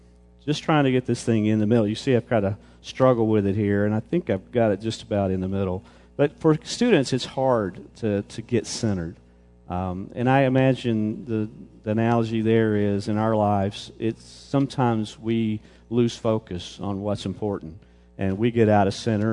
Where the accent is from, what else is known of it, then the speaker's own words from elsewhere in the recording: Missouri, United States; also born or lived in Arkansas; I was from Arkansas for a while, and we had plenty of that iron oxide in that red clay over there. And then I grew up in Missouri.